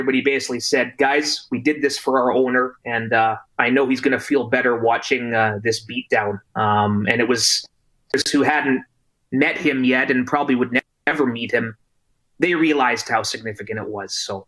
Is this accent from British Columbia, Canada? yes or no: yes; Vancouver, British Columbia, Canada; And where are you from? Oh, Vancouver, BC Lions.